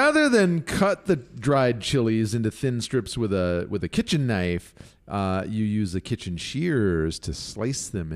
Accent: Mexico City, Mexico; I grew up in Mexico City, and Diana Kennedy's recipes are the only recipes that are authentic.

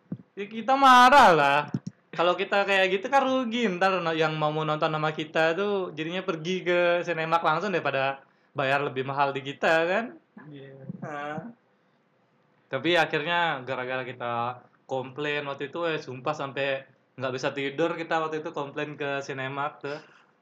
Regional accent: West Nusa Tenggara, Indonesia; karena waktu itu di daerah saya di Lombok nggak ada ini apa namanya

